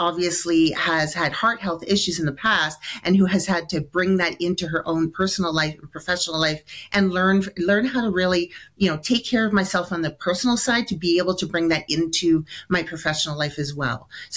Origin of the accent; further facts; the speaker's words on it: Toronto, Ontario, Canada; I'm actually Canadian. I'm from Toronto.